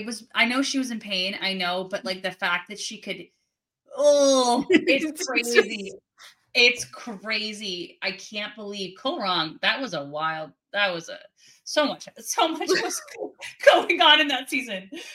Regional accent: Florida, United States; I grew up in Florida.

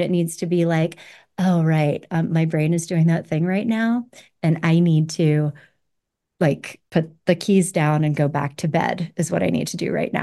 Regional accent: Roanoke, Virginia, United States; I grew up in Roanoke, Virginia, the tobacco belt, during a time when it was quite fashionable to smoke cigarettes.

